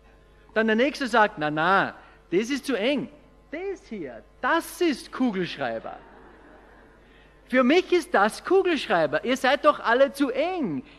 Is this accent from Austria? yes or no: yes; Austria; Bei uns in Österreich